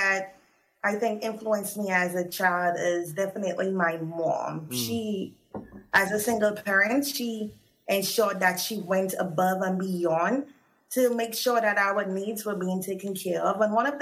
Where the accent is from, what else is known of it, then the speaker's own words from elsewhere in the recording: Castries, St. Lucia; Yes, I'm originally from Castries Hospital Road.